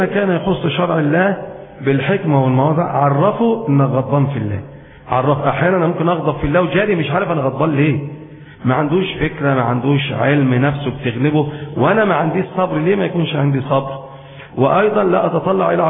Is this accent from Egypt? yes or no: yes; Egypt; المذاب اللي هو عندنا في مصر اسمه المزراب